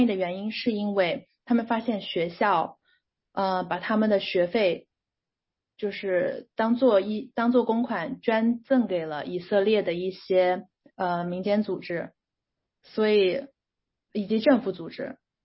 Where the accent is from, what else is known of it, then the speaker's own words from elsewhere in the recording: China; now in United States; 其实作为中国人的话， 尤其是一名在美国留学生